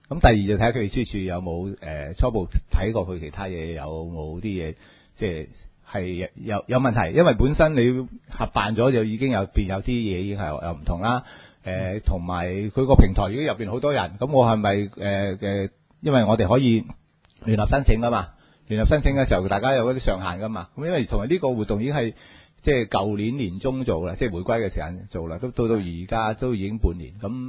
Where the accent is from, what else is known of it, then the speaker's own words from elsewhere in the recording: Chaozhou, Guangdong, China; 我申報我都係潮州人嚇，不過我唔係會員。